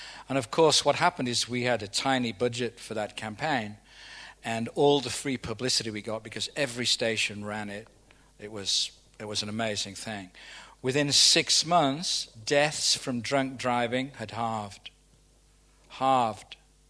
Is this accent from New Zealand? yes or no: yes; New Zealand; I come from New Zealand. You know the difference between Australia and New Zealand, right?